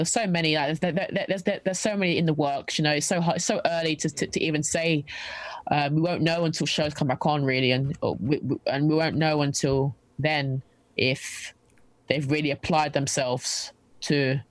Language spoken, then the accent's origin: English; London, United Kingdom; See, I'm from London, you see. So London people, we just say everything as quick as possible.